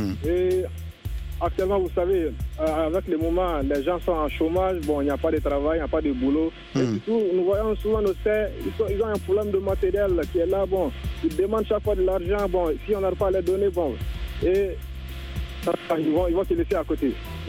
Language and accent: French; Mali; chez nous, au Mali